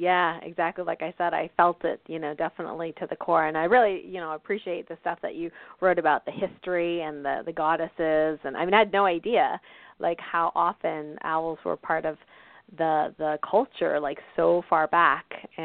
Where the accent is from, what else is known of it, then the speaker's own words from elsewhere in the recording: Ontario, Canada; So it sounds like somebody from my home country. So area code 416.